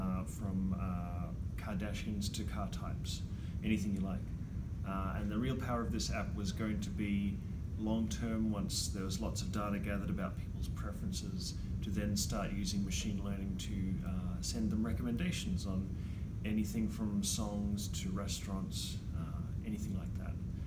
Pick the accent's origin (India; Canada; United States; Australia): Australia; I'm from Australia.